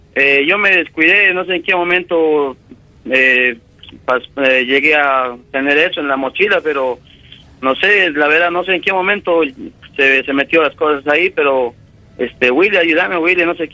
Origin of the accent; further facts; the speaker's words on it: Bolivia; now in Spain; en mi país, en Bolivia, ¿vale? Y ha radicado muchos años en Argentina y yo he radicado muchos años en España.